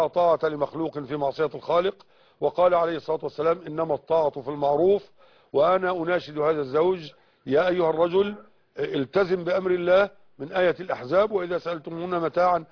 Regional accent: Egypt; اذا كانت الحكومة المسلمة في بلادنا مصر تسمح بذلك فلا حرج

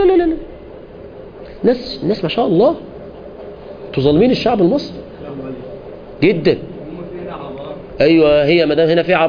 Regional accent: Egypt; قلت لها اي ام ايجيبشن، يعني انا ايه، انا مصري

